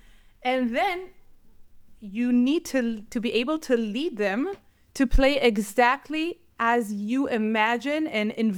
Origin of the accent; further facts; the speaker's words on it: Israel; I grew up in Israel. So when I got, when I moved back to Israel, I joined a very, very famous children's choir.